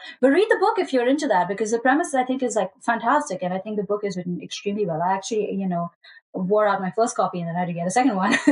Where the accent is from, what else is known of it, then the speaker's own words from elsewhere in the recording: India; we kind of talked a little bit about how I grew up in India